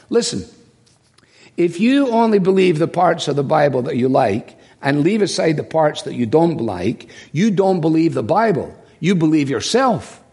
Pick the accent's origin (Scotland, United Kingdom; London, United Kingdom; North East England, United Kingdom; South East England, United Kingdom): Scotland, United Kingdom; I mean, as I say it as a Scotsman, the Irish sent the bagpipes to Scots people as a joke.